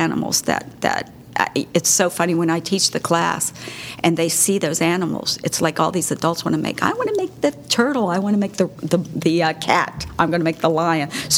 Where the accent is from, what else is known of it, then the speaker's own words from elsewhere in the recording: West Virginia, United States; It was a Spanish-speaking community that I grew up in West Virginia.